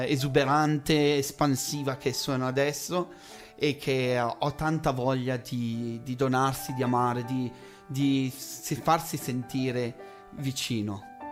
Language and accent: Italian; Certosa, Liguria, Italy; No, sono di Certosa, Esatto.